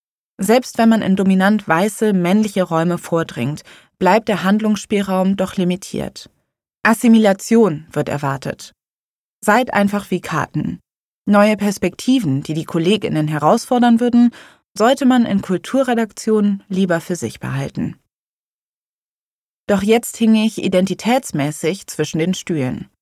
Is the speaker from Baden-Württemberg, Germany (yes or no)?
no; Cologne, North Rhine-Westphalia, Germany; Als Kölnerin fand ich München gewöhnungsbedürftig.